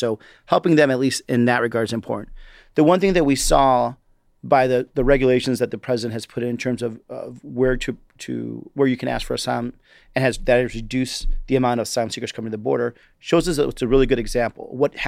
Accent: Chicago, Illinois, United States; born there; also born or lived in Chihuahua, Mexico; From my personal experience, I was born in Chicago, but lived in a border state called Chihuahua, Mexico.

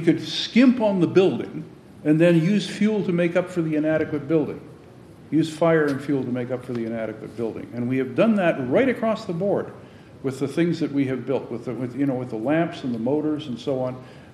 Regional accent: Central Canada, Canada; stuck it in my hometown in central Canada

